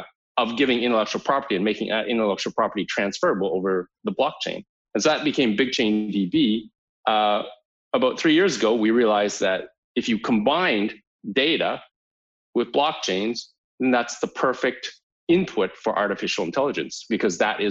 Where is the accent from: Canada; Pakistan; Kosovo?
Canada; moved away as an adult; also born or lived in United States; now in Germany; I was born and raised in Canada. I went to engineering school, got out, did business consulting and stuff. And I worked in America for 3 or 4 years, and I came to Germany about almost 18 years ago now.